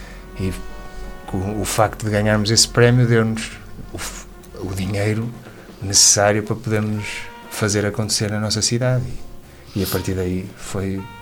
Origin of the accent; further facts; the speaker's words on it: Portugal; já nestes contextos existe imensa burocracia, como somos portugueses